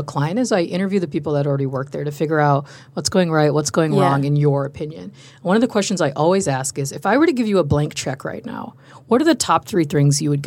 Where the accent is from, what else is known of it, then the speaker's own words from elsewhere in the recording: New York, United States; also born or lived in Chicago; now in Austin, United States; Because I'm like from Chicago, was born and raised in New York. Yeah. So it's like very big cities.